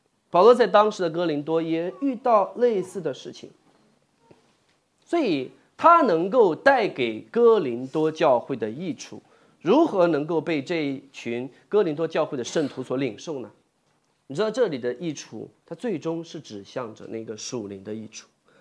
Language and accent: Chinese; China; 亲爱的弟兄姐妹，这是不是很像我们中国人特有的一种心态？